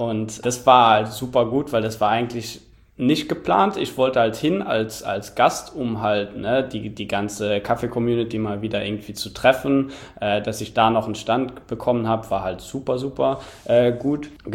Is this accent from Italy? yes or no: no; Luxembourg; da gab es zwei Zeitungen in Luxemburg, in meinem Heimatland